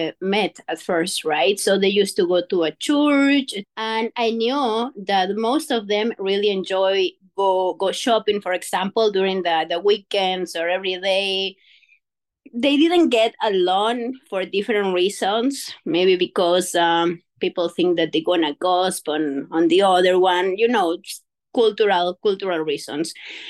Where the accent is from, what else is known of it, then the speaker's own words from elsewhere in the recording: Quito, Pichincha, Ecuador; now in Canada; I'm from Quito, Ecuador. So this country is in South America. Well, I speak Spanish, English, trying to learn French. I have 3 kids.